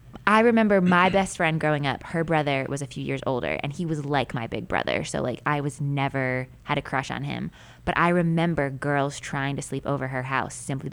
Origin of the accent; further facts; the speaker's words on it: Northeast, United States; now I'm from the Northeast and gun culture is all, like also just really different there.